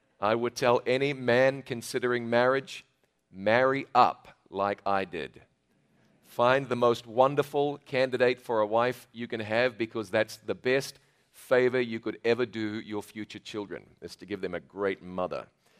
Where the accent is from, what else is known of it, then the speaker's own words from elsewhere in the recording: New Zealand; In exactly the same year, in New Zealand, my home country, we had a disaster in the Pike River.